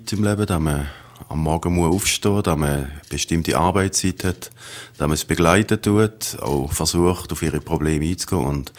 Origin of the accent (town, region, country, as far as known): Valais, Switzerland; born or raised there